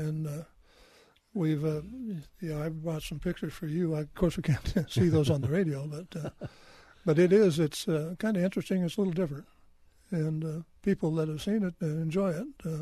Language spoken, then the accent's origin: English; Oregon, United States; I was born and raised in Oregon, and I had never gone to the fair.